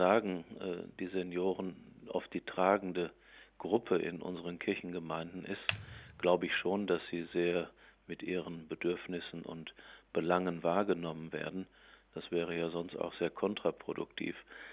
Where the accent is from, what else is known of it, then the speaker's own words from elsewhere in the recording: Dortmund, North Rhine-Westphalia, Germany; in Dortmund, was meine Heimat ist und wo ich das immer auch schon seit meinen Kindertagen als ganz selbstverständlich erfahren habe